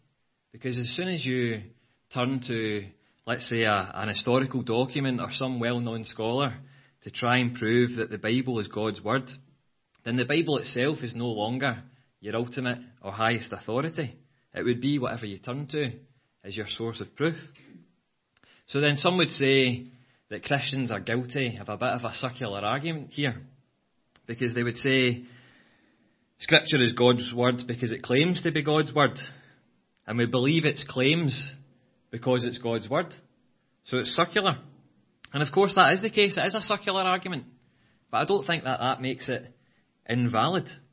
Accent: Glasgow, Scotland, United Kingdom; accent: Glaswegian; So I hope my Glaswegian accent doesn't fall foul of that.

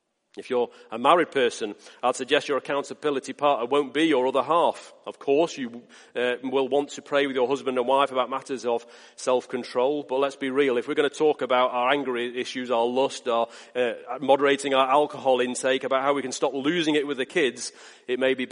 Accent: England, United Kingdom; I'm English, for heaven's sake. We keep ourselves to ourselves.

